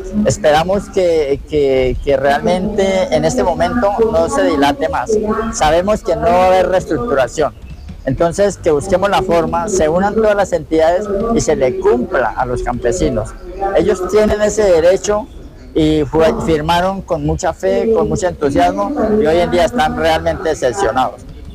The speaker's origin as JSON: {"language": "Spanish", "town": "Miraflores", "country": "Colombia", "said": "vengo del municipio de Miraflores."}